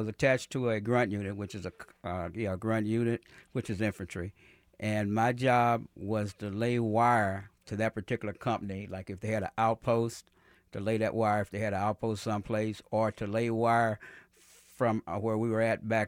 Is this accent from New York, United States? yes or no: yes; Brooklyn, New York, United States; I grew up on 26 in Brooklyn, right down from the stadium there, the old stadium.